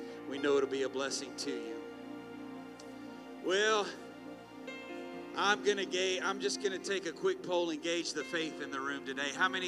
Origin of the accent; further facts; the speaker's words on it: Louisiana, United States; Growing up in South Louisiana, born and raised, I will tell you, I have been disappointed many times before